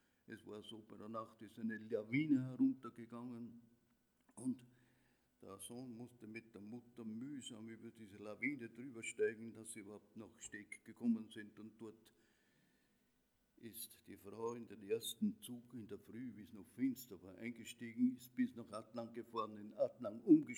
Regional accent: Gmunden, Upper Austria, Austria; Ich bin in Gmunden aufgewachsen, in Gmunden ist mein Vater evangelischer Pfarrer gewesen

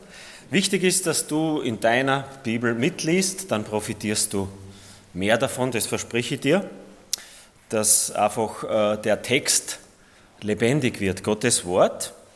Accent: Styria, Austria; wir sind in Österreich, wir sind in der Steiermark, wir sind Steirer mit verschiedenen Wurzeln vielleicht

